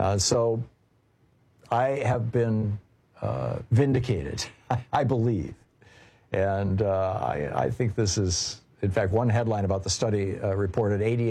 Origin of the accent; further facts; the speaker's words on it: Lansing, Michigan, United States; When I was growing up in Michigan, we had three hospitals in Lansing, Sparrow, Ingham Medical, and St. Lawrence, and all three were nonprofit.